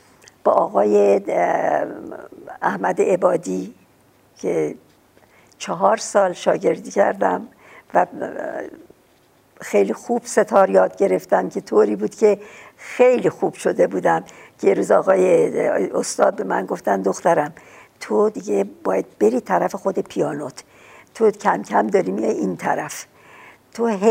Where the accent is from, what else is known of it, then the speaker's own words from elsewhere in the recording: Shemiran, Tehran Province, Iran; من منزلمون شمرون بود. من از کلاس اولی که خوندم در شمرون، پدرم اومدن توی خیابون نادری در تهران، اونجا یه منزلی اونجا خریدن